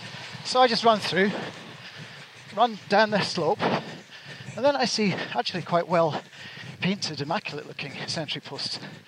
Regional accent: United Kingdom; I'm a Brit

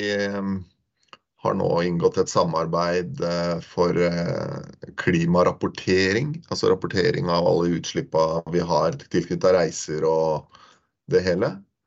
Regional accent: Skien, Telemark, Norway; Når jeg vokste opp her i Skien, Grenland

